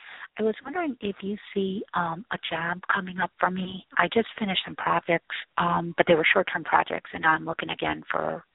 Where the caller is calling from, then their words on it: Chicago, Illinois, United States; Oh, sure, calling from Chicago.